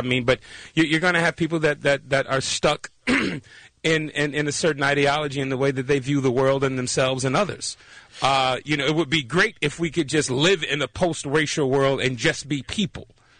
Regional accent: Compton, California, United States; the life that I lived as a 12-year-old growing up in Compton.

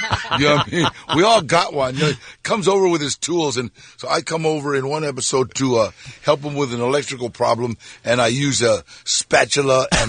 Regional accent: Pacoima, California, United States; which is I live in Pacoima. You know, I grew up in Pacoima.

